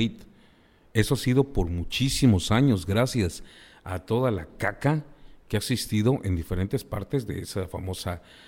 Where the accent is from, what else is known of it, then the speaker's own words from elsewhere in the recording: Campeche, Mexico; cuando yo me presenté en Villahermosa, Tabasco, alguien me preguntó que dónde era. Le dije, soy de Campeche.